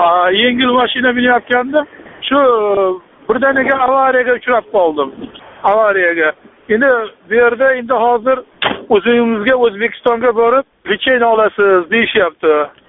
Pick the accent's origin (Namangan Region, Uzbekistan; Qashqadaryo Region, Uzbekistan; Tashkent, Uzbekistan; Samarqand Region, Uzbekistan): Namangan Region, Uzbekistan; Namangan; now in Saint Petersburg, Russia; Men o'zim asli Namangandanman. Namanganning o'zidan, sentridan. Men bu yerga Leningradga kelib berdim.